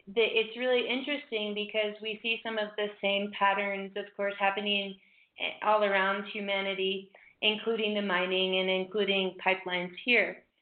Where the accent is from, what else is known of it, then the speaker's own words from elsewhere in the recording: Louisiana, United States; moved away as an adult; now in Peru; I'm originally from Louisiana in the U.S. And I've been living in Peru for the past 4.5 years.